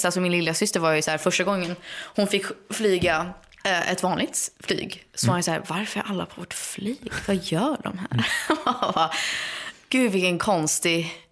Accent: United States; now in Sweden; jag tycker det är skönt att jag växte upp i USA

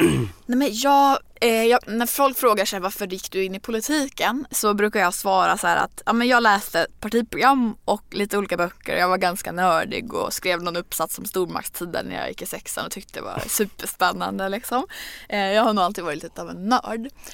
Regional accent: Örnsköldsvik, Västernorrland County, Sweden; jag är uppvuxen i Örnsköldsvik

